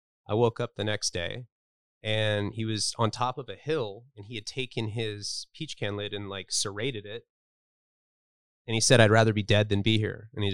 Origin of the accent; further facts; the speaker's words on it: Santa Barbara, California, United States; I grew up in Santa Barbara, California.